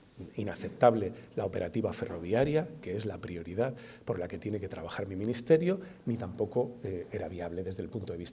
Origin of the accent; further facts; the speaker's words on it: Valladolid, Castile and León, Spain; Yo soy de Valladolid y mido las cosas desde Valladolid